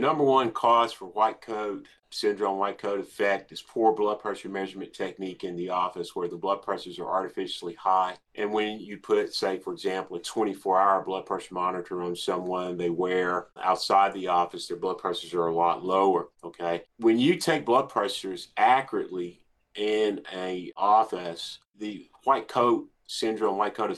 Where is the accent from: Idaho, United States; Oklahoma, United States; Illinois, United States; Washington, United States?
Oklahoma, United States; So I grew up in Oklahoma, went to medical school there, graduated from Langston University, a historically Black college